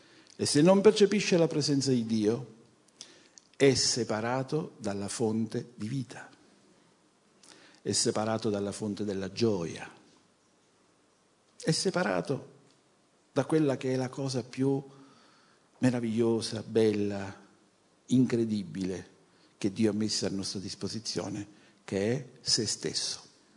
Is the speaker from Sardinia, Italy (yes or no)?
no; Naples, Campania, Italy; io sono napoletano, ma mia moglie è siciliana